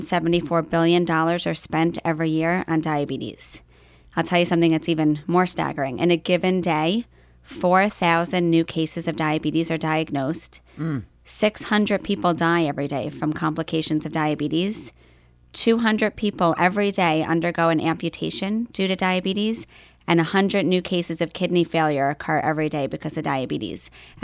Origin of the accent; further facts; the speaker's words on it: Scarsdale, New York, United States; So I grew up in Scarsdale, which is actually funny because my practice right now is back in Scarsdale.